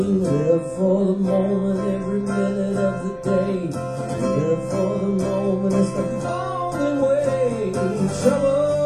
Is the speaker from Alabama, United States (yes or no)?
yes; Alabama, United States; We're all from Southern Alabama, Lower Alabama